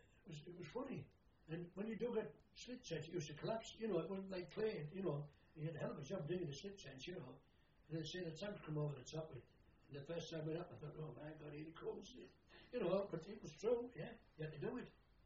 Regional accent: Scotland, United Kingdom; Because with being Scottish, and being able to go what they call guttural, the German language, loch

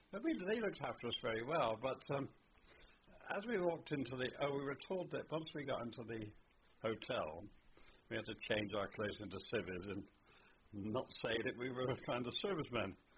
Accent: United Kingdom; Well, I suppose basically I am British in that we're always right, I felt.

